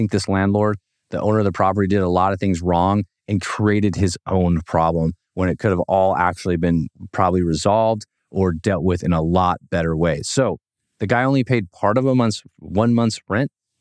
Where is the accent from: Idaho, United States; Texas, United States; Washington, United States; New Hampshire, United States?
Washington, United States; because this one is in my home state of Washington.